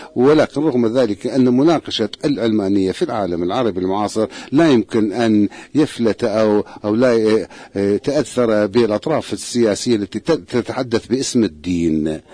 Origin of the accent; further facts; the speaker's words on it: United Kingdom; أنا كبريطاني قد لا أتعاطف مع الوثائق الدستورية